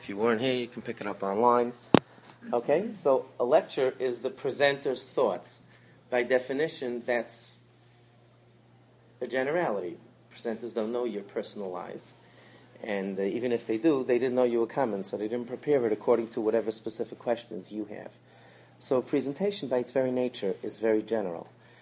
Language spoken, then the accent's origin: English; Belle Harbor, New York, United States; I grew up in Bell Harbor, for those who don't know.